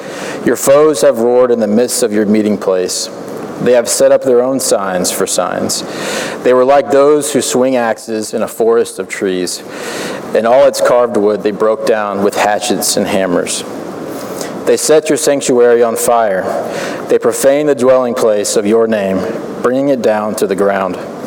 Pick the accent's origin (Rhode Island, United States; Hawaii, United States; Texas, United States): Texas, United States; Austin; now in New York, United States; but I actually grew up in Austin, Texas. So I am a Texan, but I've been here for quite some time and consider New York our home now.